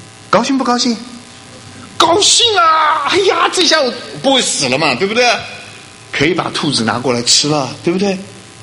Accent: China; 很可能就是我们中国人讲的老天爷

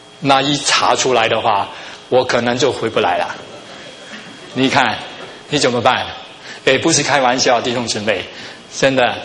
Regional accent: China; 你知道我们中国人排队呢都不 online 的

